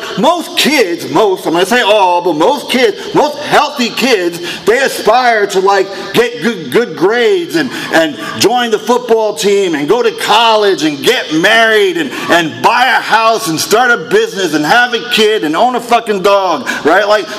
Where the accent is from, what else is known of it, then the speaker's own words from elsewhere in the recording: New York City, New York, United States; born there; My parents were born in Puerto Rico. I was born in New York City. I guess that kind of makes me Puerto Rican, right?